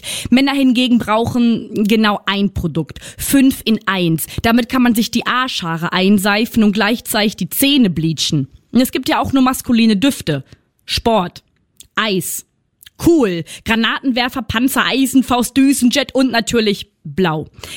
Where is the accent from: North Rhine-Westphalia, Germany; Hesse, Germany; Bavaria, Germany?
North Rhine-Westphalia, Germany; Gelsenkirchen; Aus Gelsenkirchen.